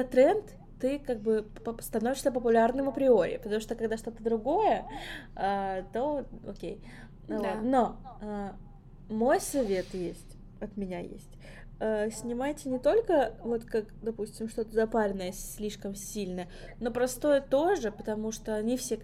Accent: Komsomolsk-on-Amur, Khabarovsk Krai, Russia; я всегда говорю, что я из Хабаровска, потому что мало кто понимает, где находится Комсомольск-на-Амуре.

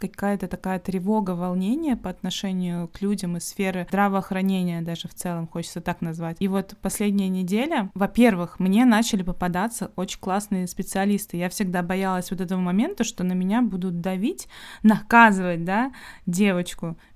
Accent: Russia; мы выросли в России

